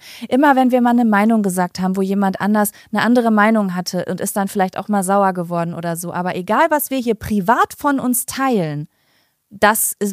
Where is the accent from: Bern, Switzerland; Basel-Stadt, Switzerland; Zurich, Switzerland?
Basel-Stadt, Switzerland; accent: Basel dialect; Ich selbst bin in Basel geboren und in der Nähe aufgewachsen und habe daher einen Basler Dialekt. Meine Familie stammt zur Hälfte allerdings aus Solothurn, ich hoffe, man spricht so aus, und daher bin ich zu einem großen Teil auch mit diesem Dialekt aufgewachsen.